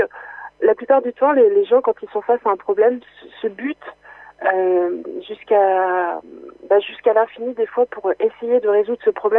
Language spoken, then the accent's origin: French; Saint-Brieuc, Brittany, France; now in Sarthe, France; C'est-à-dire que quand je suis arrivée de Saint-Brieuc pour venir en Sarthe, j'avais cette sensation que moi, citadine, je connaissais tout.